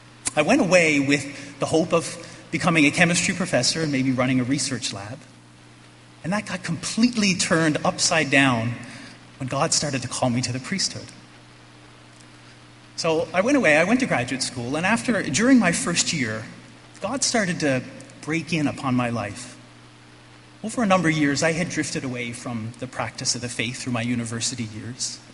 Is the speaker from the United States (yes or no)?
no; St. John's, Newfoundland and Labrador, Canada; I grew up in St. John's, Newfoundland, with two older sisters. My mother was from a very small fishing community, and my father was from a mining island off the coast of Newfoundland. And I grew up attending Mass